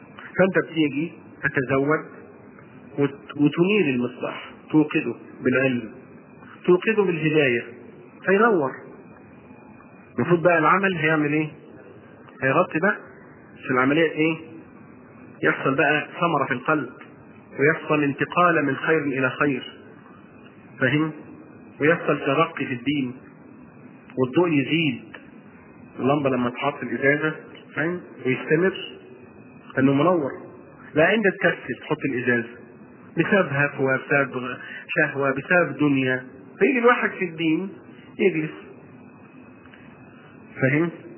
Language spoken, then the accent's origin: Arabic; Egypt; تقريبا كلنا كمصريين بالذات